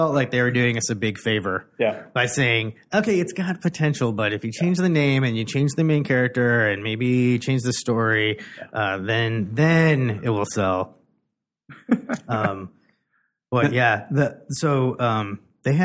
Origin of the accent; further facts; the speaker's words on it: Chicago, Illinois, United States; So I'm from Chicago and I fly back there.